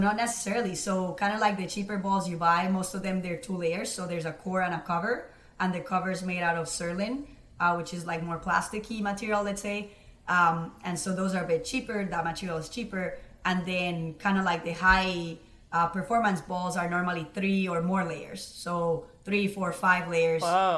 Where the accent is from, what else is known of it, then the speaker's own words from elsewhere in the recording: Colombia; And growing up in Colombia, I was very lucky.